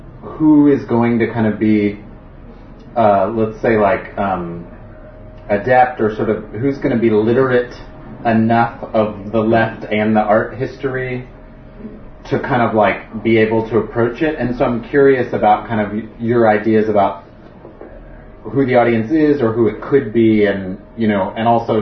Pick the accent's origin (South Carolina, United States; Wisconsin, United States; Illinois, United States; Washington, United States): Illinois, United States; Chicago; I'm from Chicago.